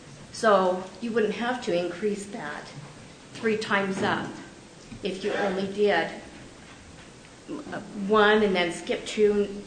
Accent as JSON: {"language": "English", "town": "Payson", "country": "United States", "said": "I'm from Payson."}